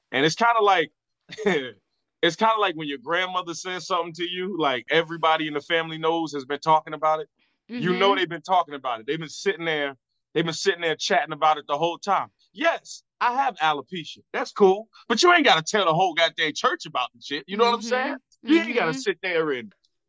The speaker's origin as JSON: {"language": "English", "town": "Virginia Beach", "region": "Virginia", "country": "United States", "tie": "born or raised there", "said": "I was down there in Virginia Beach, my hometown, and I was doing a show and all my family came out"}